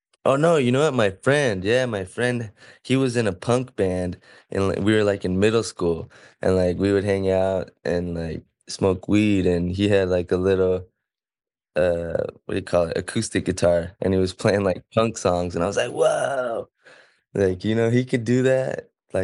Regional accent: Ontario, California, United States; also born or lived in Pomona; I grew up in Ontario. Yeah, but I was born in Pomona.

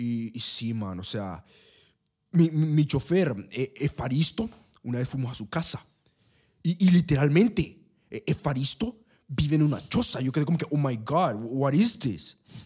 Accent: Valle de Ángeles, Francisco Morazán, Honduras; Somos de Valle de Ángeles, loco. ¿Qué es más humilde que eso?

